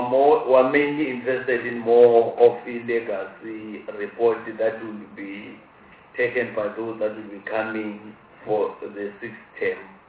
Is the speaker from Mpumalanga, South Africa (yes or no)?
yes; Mpumalanga, South Africa; I'm from Mpumalanga, and being from Mpumalanga